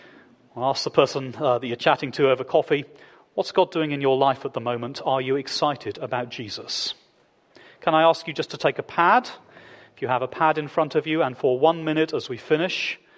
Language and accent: English; United Kingdom; I do a lot of the time because I'm a Brit.